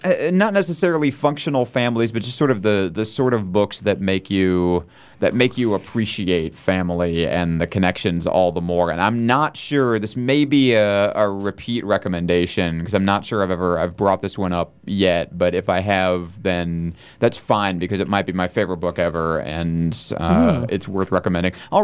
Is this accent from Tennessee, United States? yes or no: no; Michigan, United States; now I'm upset because I'm from Michigan. It's the Lions who play every Thanksgiving.